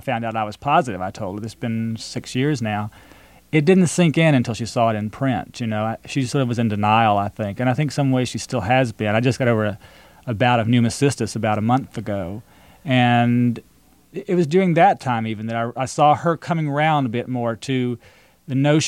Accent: Marietta, Georgia, United States; You know, I grew up in Marietta, Georgia, without any homosexuals around me

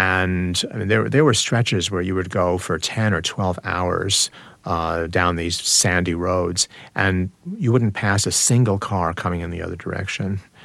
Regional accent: United States; the fact that I am an American, that when I was in China, I left China 18 years ago

